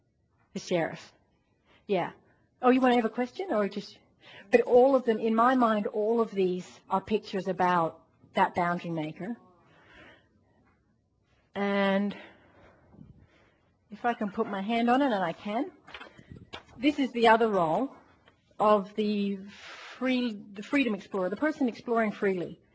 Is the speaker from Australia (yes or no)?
yes; Melbourne, Victoria, Australia; I was from Melbourne. … from Melbourne.